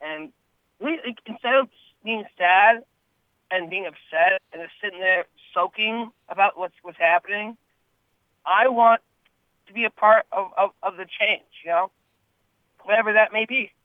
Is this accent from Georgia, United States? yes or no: no; Bemidji, Minnesota, United States; also born or lived in Red Lake; I was born in the Mayo Clinic. I moved to Northern Minnesota with my mother at a very young age, and I spent my first few years living in actually Red Lake, and then I moved to Bemidji. I'm a white guy from a Native family, mostly Native family.